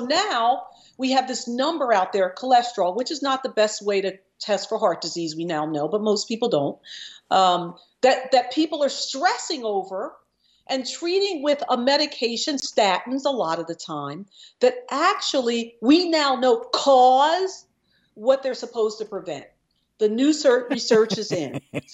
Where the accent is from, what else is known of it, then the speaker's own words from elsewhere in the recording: New Jersey, United States; also born or lived in Philadelphia, United States; Well, I was born in Philadelphia. I grew up in South Jersey.